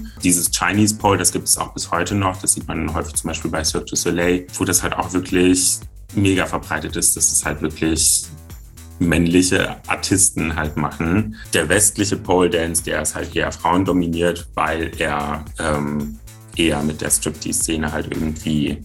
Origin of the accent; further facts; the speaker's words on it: Giessen, Hesse, Germany; Hi, ich bin … ich bin 25 Jahre alt, ich komme aus Gießen